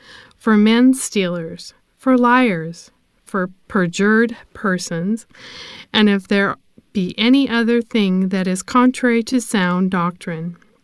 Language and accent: English; Albuquerque, New Mexico, United States; I'm from Albuquerque, New Mexico